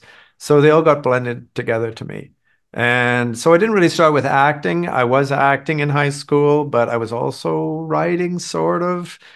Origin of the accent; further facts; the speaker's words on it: Toronto, Ontario, Canada; I grew up in Toronto.